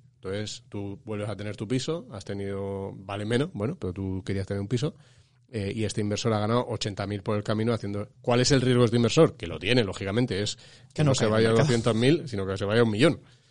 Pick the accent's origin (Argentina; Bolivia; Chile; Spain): Spain; como los españoles tenemos tanto dinero en inmueble, en ladrillo, en vivienda